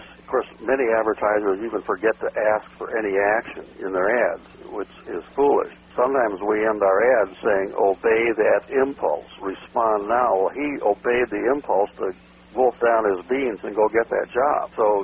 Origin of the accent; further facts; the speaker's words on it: Park Ridge, Illinois, United States; also born or lived in Evanston; I was born in Evanston, Illinois, suburb of Chicago. Grew up along the North Shore and then from around the sixth grade on in Park Ridge, a northwest suburb.